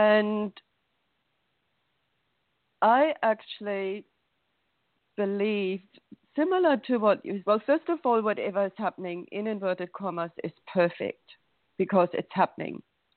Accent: Germany; born there; English is a second language; Look, so I was born in Germany, and I had your typical middle-class upbringing

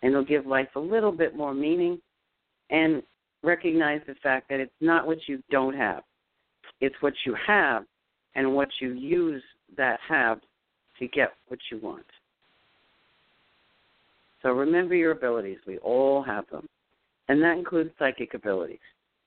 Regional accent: New York, United States; Hello, Lena from New York, my hometown.

